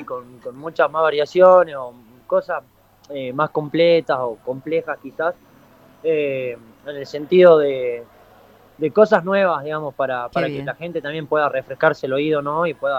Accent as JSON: {"language": "Spanish", "region": "Salta", "country": "Argentina", "also_born_or_lived": "Buenos Aires", "said": "me volví de Buenos Aires el año pasado. Yo soy de Salta, pero vivía allá en Buenos Aires. Sí. Así que hace poquito, hace menos de un año. Ya la música así de chiquitito, de los 12, los 13, ahora tengo 26."}